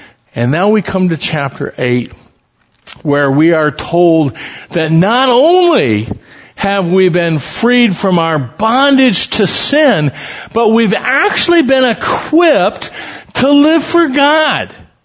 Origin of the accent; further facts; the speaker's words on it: Council Bluffs, Iowa, United States; I grew up in Council Bluffs. It's not the most beautiful town in Iowa. And we kind of grew up on the west side, down near the Missouri River.